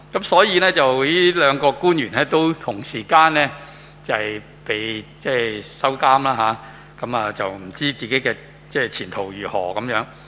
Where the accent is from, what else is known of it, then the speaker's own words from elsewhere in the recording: Hong Kong; 因为我哋香港人好鍾去旅行㗎嘛